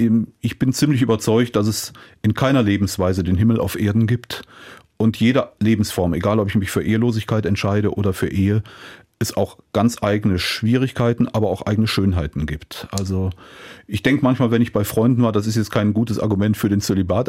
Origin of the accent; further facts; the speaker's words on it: Cologne, North Rhine-Westphalia, Germany; Ich bin in einer Pfarrei in Köln groß geworden